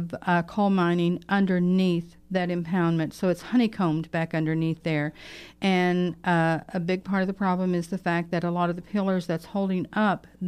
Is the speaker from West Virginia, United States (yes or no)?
yes; West Virginia, United States; I am from West Virginia and love it with everything in me